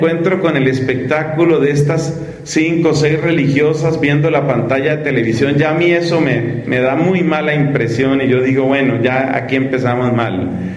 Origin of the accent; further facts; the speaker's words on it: Colombia; Resulta que estaba viviendo yo en esa época en Chiquinquirá, en mi país